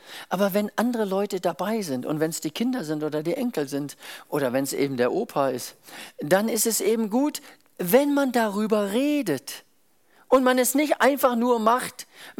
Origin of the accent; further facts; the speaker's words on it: South Africa; Ich bin in Südafrika aufgewachsen.